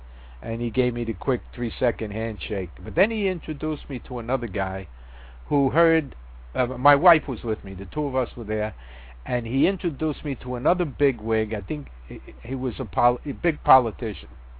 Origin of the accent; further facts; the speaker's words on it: New York, United States; I said, no, I'm from New York.